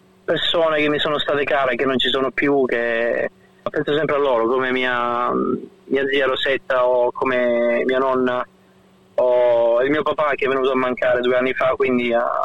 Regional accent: San Giovanni Rotondo, Apulia, Italy; anche se vengo da San Giovanni Rotondo, non è mai stata parte integrante della mia vita.

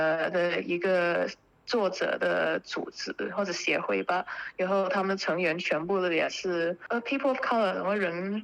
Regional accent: Australia; 因为我们从小都是在澳洲社会里

